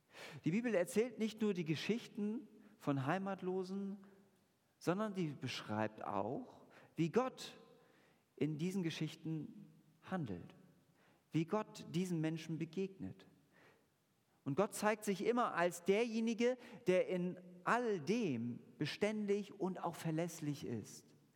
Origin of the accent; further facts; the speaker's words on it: Lübeck, Schleswig-Holstein, Germany; moved away; So habe ich ein Bild von meiner Kindheit in Lübeck und merke bei Besuchen, dass sich vieles doch verändert hat.